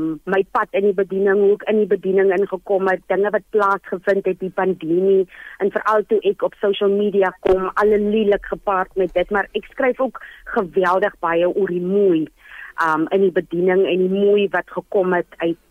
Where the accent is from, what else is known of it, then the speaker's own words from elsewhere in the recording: Springbok, Northern Cape, South Africa; Ek het in Springbok groot geword.